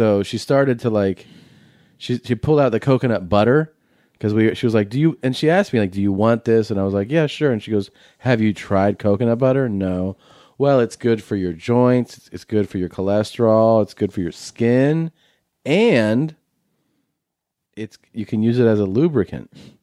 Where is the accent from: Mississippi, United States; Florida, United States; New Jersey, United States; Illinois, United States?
Florida, United States; now in Fort Worth, United States; I currently reside in Fort Worth, Texas, but I am originally from Florida.